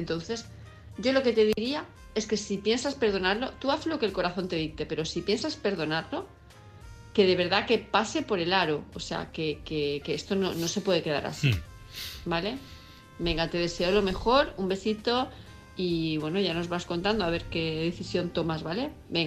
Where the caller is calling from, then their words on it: Palma de Mallorca, Balearic Islands, Spain; de Palma de Mallorca